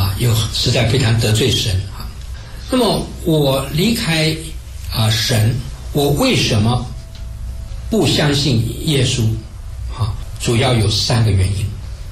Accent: Fujian, China; born there; 我是在中日战争年间出生在中国福建，

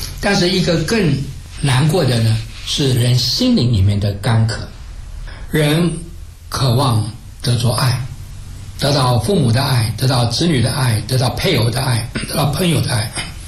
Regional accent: China; 有点像我们中国人有人跟这个日本人不太愉快他们不相来往

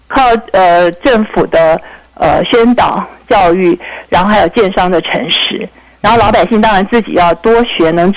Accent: Taiwan; also born or lived in California; 我们在台湾长大，地震一天到晚发生。

